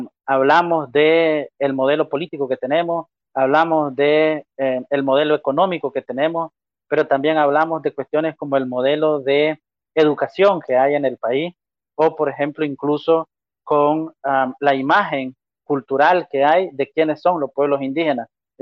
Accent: Nicaragua; Somos nicaragüenses, queremos seguir siendo parte de este país

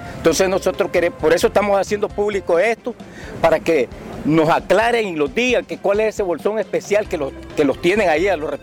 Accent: Matagalpa, Nicaragua; soy de Matagalpa, todo el grupo que estamos aquí pues somos de Matagalpa, retirados del ejército.

